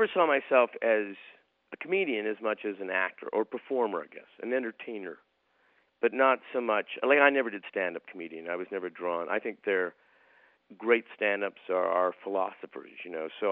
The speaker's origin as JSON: {"language": "English", "country": "Canada", "said": "I'm too private, I'm too Canadian"}